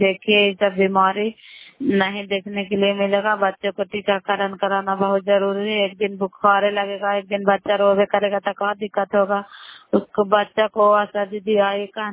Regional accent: Bihar, India; नालंदा जिला करौली ब्लॉक के निवासी हूँ

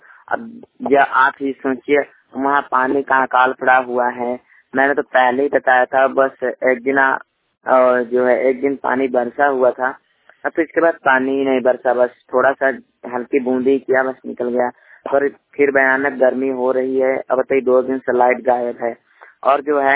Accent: Uttar Pradesh, India; पानी रिपोर्टर जिला बाना उत्तर प्रदेश से।

